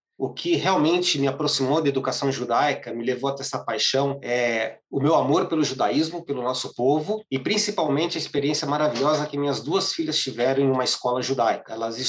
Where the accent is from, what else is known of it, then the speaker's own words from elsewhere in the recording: São Paulo, Brazil; Eu estudei em escola judaica. Eu nasci e cresci no Bom Retiro